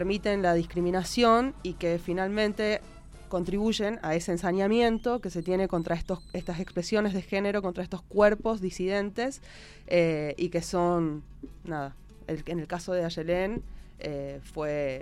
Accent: Tucumán, Argentina; en Tucumán, de donde vengo yo

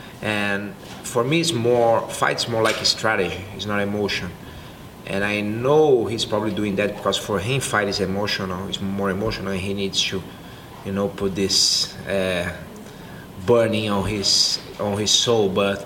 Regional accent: São Paulo, Brazil; the fight was in São Paulo, and I really want to fight here in my hometown.

